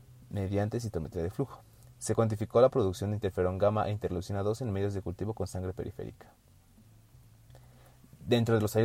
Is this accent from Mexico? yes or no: yes; Mexico; nosotros como mexicanos tenemos la vacuna de BCG